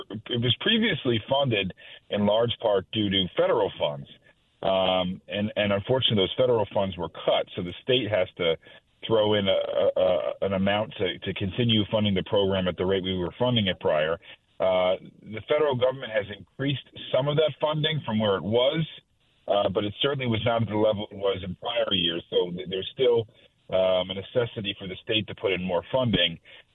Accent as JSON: {"language": "English", "town": "Brookfield", "region": "Connecticut", "country": "United States", "tie": "born or raised there", "said": "it runs from essentially from Brookfield, where that's my hometown, all the way up to the Massachusetts border."}